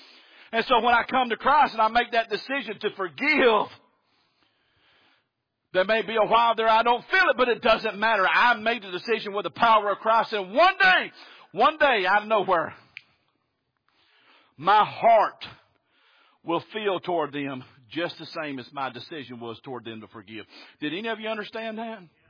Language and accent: English; Alabama, United States; born or raised there